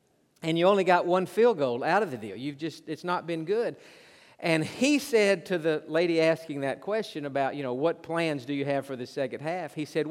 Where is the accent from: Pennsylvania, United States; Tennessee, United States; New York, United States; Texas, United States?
Tennessee, United States; Knoxville; And the reason for that is I grew up in the Knoxville area. And when I was a little kid, I grew up on Saturdays going to Neyland Stadium, watching those Tennessee Volunteers.